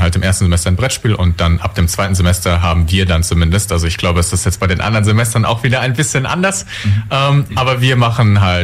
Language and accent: German; Zwickau, Saxony, Germany; hallo. Ich komme tatsächlich aus Sachsen, und zwar genauer gesagt aus Zwickau, falls das jemand kennt.